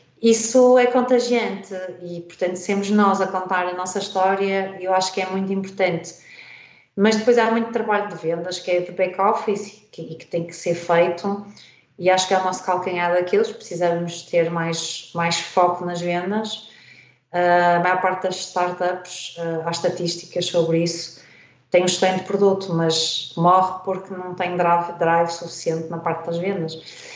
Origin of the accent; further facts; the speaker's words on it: Portugal; porque eu sou, pronto, sou portuguesa, não é?